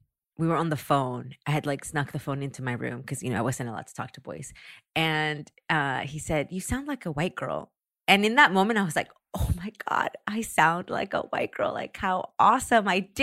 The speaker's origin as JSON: {"language": "English", "town": "San Antonio", "region": "Texas", "country": "United States", "tie": "born or raised there", "said": "so much of that came from just growing up in a community where I grew up in San Antonio. So when I was like at home in San Antonio, I never felt like I didn't belong"}